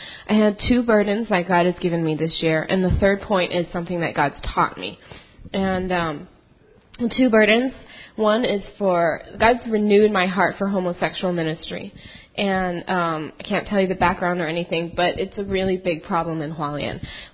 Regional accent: United States; the life that he gave me growing up here, growing up in the States, growing up in such a privileged family

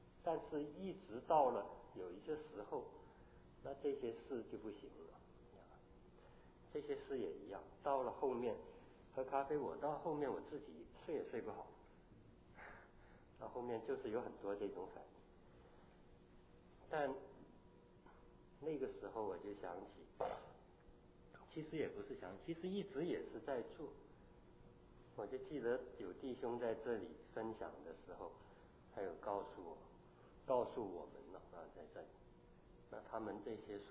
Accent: Chaozhou, Guangdong, China; 我是潮州人呢

